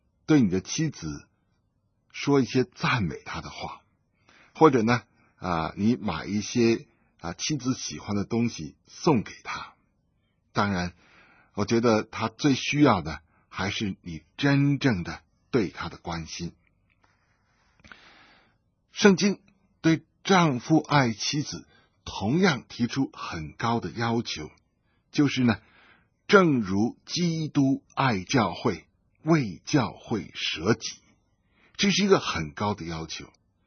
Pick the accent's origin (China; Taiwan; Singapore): China; 其实我们中国人真的有问题，就是不懂得爱惜自己的亲人。